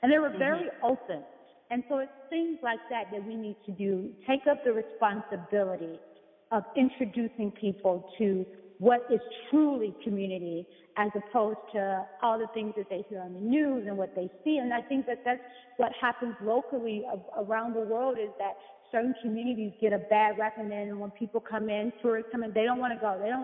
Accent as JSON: {"language": "English", "town": "Chicago", "region": "Illinois", "country": "United States", "tie": "born or raised there", "said": "And so I had the beauty of being the only person there, born and bred in Chicago"}